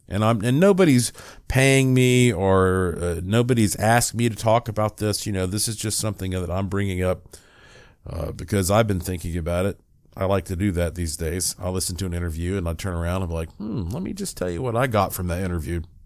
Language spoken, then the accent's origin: English; North Carolina, United States; born there; I was born in West North Carolina.